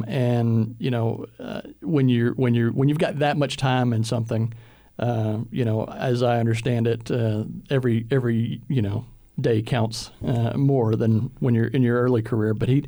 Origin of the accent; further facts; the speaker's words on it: Bryan-College Station, Texas, United States; now in Waco, United States; We knew a little bit about Waco growing up in the Bryan-College Station area. And so when Waco offered me a job, we came here and been here ever since, grown to love it.